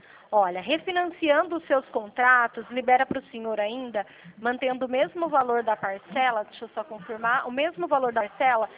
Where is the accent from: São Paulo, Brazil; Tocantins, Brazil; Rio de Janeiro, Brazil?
São Paulo, Brazil; sou de São Paulo.